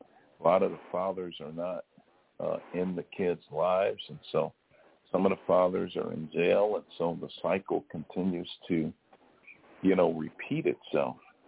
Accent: Chicago, Illinois, United States; I grew up in Englewood. Englewood's one of the toughest communities. I came out of Englewood, went off to college, went off to law school

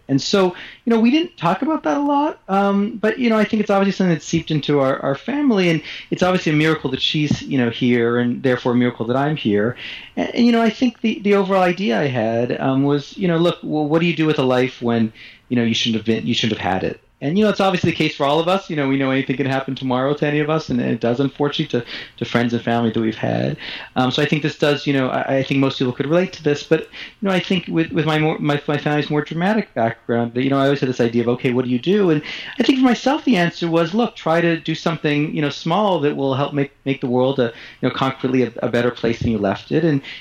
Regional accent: Montreal, Quebec, Canada; Well, happy to share. I grew up in Montreal.

